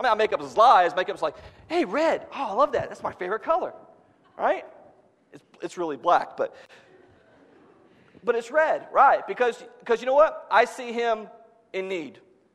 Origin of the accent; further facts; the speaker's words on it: Georgia, United States; I can appreciate the culture up here, but I'm from Georgia. Everyone's a Christian.